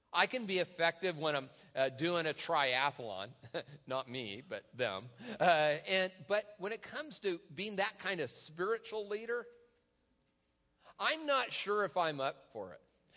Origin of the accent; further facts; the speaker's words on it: Tacoma, Washington, United States; I was on South Tacoma Way. I've told you before, I'm from Tacoma, please pray for me.